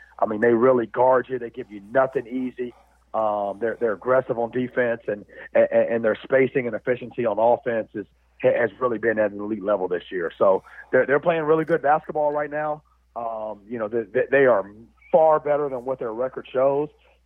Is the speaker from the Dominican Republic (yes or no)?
no; Atlanta, Georgia, United States; I mean, I'm Atlanta through and through. I was born and raised in East Atlanta. My mom and daddy still live in East Atlanta in the same house we grew up in.